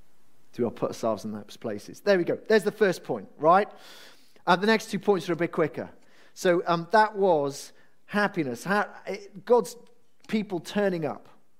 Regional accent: Wales, United Kingdom; I'm Welsh, and I like rugby

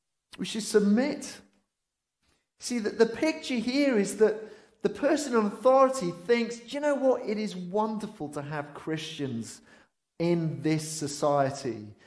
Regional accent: Wales, United Kingdom; I remember growing up in Wales, we were taught Welsh.

